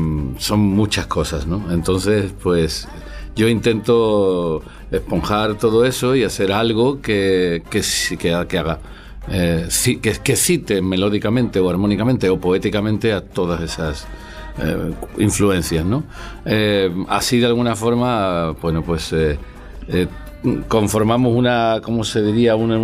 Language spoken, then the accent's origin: Spanish; Cádiz, Andalusia, Spain; primero como gaditano en el humor y en la cuestión de la campechanía y eso, hablo más como gaditano